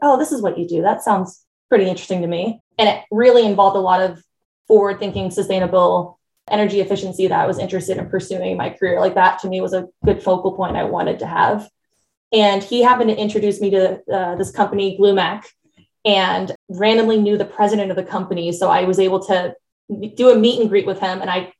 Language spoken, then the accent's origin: English; Portland, Oregon, United States; also born or lived in San Francisco; And then I'm from Portland, Oregon. So I moved back 7 years ago and had a great run